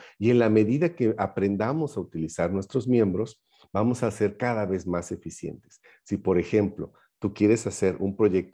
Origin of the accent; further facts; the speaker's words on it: Veracruz, Mexico; Les recuerdo que soy veracruzano